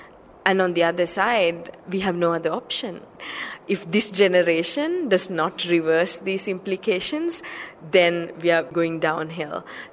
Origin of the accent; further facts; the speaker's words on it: Sri Lanka; So I'm from Sri Lanka.